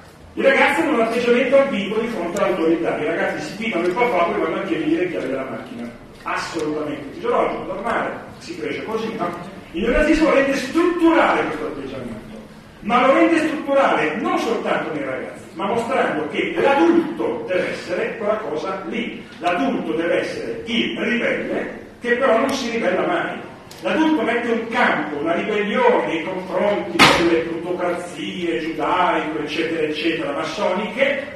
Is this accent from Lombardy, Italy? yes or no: yes; Lombardy, Italy; Io vengo dalla Brianza